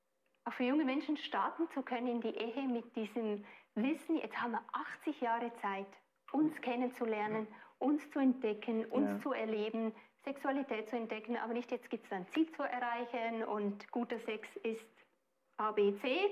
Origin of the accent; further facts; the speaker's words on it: Switzerland; now in Nuremberg, Germany; ich bin ursprünglich aus der Schweiz